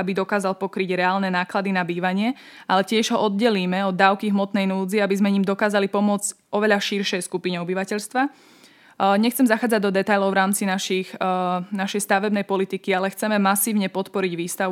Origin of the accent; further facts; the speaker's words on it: Spišský Hrhov, Košice Region, Slovakia; Spišského Hrhova, odkiaľ pochádzam.